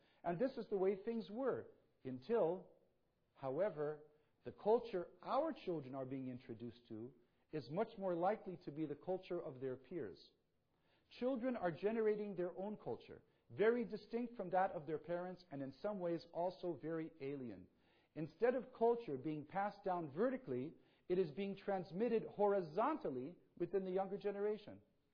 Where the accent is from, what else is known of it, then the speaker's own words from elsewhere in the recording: Iraq; And when I grew up in Iraq, said, all of us learned this way.